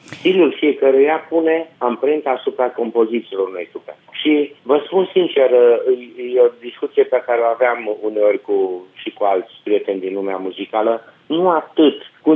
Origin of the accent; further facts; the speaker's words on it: Cluj-Napoca, Cluj County, Romania; Toți sunt din București, doar eu și Leluț suntem din Cluj.